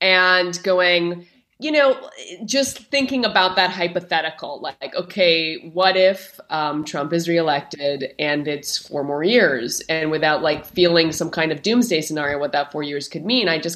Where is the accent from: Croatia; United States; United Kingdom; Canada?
Canada; So I'm Canadian, right?